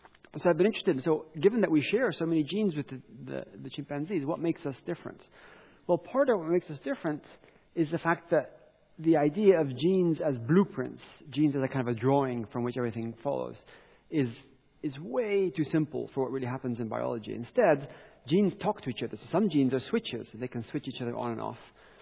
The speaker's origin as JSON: {"language": "English", "country": "Gabon", "tie": "born or raised there", "said": "So I grew up in Gabon in Central Africa"}